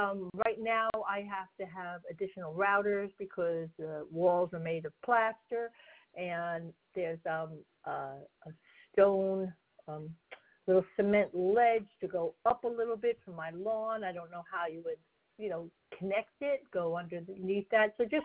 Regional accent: Rhinebeck, New York, United States; I'm from Rhinebeck, New York, on Livingston Street.

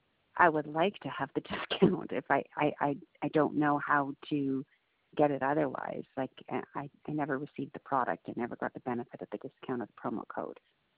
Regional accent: Canada; I'm a Canadian customer that tried to purchase some products online, and I got a little confused by the policies

